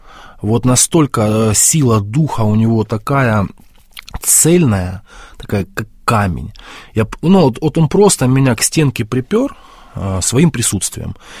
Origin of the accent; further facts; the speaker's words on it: Makiivka, Donetsk Oblast, Ukraine; я родом из Макеевки, Донецкой области.